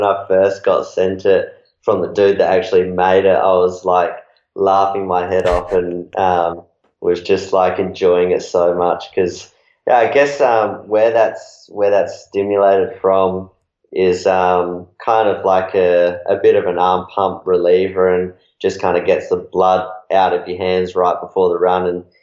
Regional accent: Australia; in Cairns last year in my home country

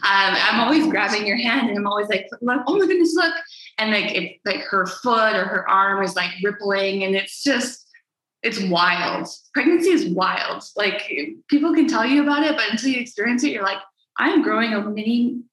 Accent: Canada; moved away as an adult; now in Mexico; So we are Canadian, and we decided back in the fall, November, end of November, to come to Mexico.

